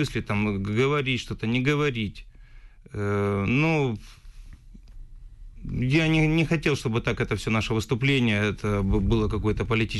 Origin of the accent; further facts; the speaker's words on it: Ukraine; Мне тете родной морду бить только из-за того, что я из Украины.